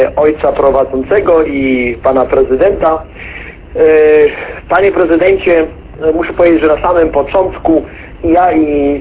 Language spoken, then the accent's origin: Polish; Szemud, Pomeranian Voivodeship, Poland; pochodzimy z rejonu z Gdańska, gmina Szemud, jezioro Otarzyńskie, chyba panu też coś mówi.